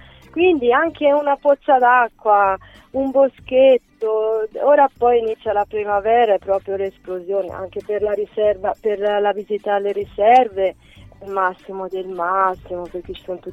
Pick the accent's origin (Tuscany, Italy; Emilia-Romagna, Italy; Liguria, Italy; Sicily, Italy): Tuscany, Italy; Cortona; la stessa Cortona, io sono di Cortona